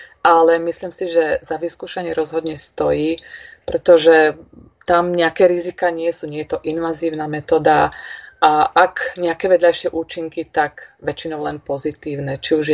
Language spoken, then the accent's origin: Slovak; Revúca, Banská Bystrica Region, Slovakia; now in Banská Bystrica, Slovakia; A keď som skončila, tak som nastúpila na daňový úrad v Revúci, odkiaľ pochádzam. A neskôr, keď som teda išla za svojím manželom do Banskej Bystrice, tak som prestúpila na daňové riaditeľstvo